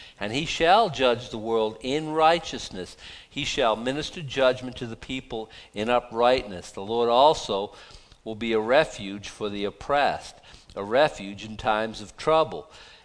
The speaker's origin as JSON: {"language": "English", "country": "United States", "said": "When I was in Japan in 1980, it was where I got saved. It was cool being American in Japan."}